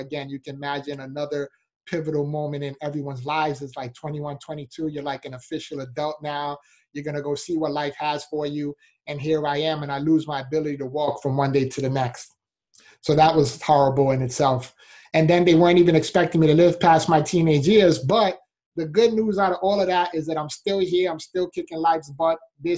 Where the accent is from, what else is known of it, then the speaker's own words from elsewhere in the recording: Bronx, New York, United States; Yeah, so I was born in Bronx, New York. So I'm a city boy, New Yorker, all the way